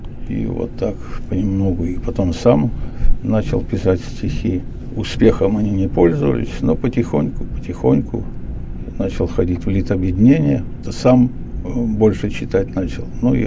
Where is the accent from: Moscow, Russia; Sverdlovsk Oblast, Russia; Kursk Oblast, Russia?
Sverdlovsk Oblast, Russia; born there; Родился в Алапаевском районе Свердловской области, в одной из деревень.